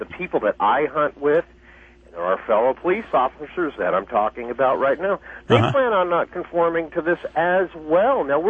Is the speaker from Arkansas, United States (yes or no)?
yes; Arkansas, United States; moved away; also born or lived in Bay Area; I grew up in Arkansas, and then we moved out to the Bay Area.